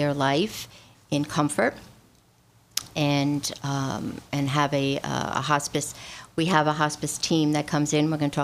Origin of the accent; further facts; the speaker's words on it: New York, United States; I come from Rockland.